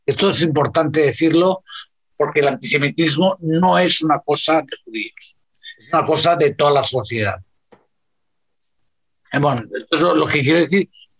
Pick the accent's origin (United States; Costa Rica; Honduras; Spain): Spain; cuando somos españoles y vivimos aquí.